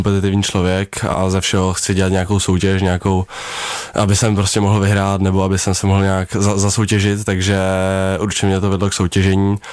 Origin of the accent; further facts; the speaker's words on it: Prague, Czechia; Já jsem z Prahy, z Horních Počernic a ten okruh vlastně v Jechovický Korunce, takže to je kousek.